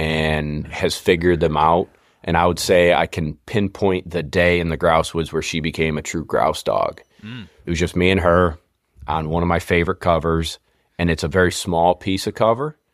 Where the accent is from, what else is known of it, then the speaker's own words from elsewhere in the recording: Syracuse, New York, United States; I'm from Syracuse, New York.